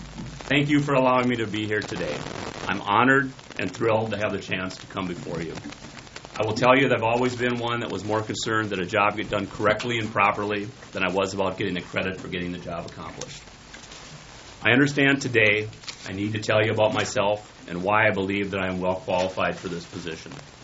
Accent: Alexandria, United States; I've served on all kinds of civic and corporate boards in my hometown of Alexandria.

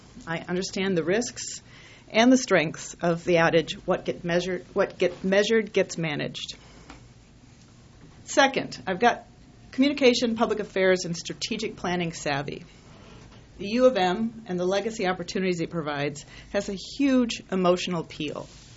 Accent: Sioux City, Iowa, United States; my mother ran for city council in Sioux City, Iowa, my hometown

